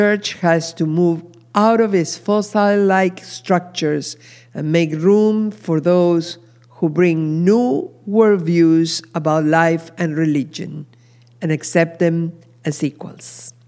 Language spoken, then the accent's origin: English; Argentina; I live in the diaspora, and so does Mandla, a member of our congregation. I'm from Argentina